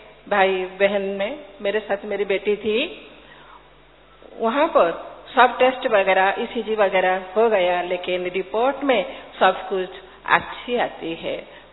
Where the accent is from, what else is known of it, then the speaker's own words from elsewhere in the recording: Odisha, India; ओडिशा की निवासी हूँ.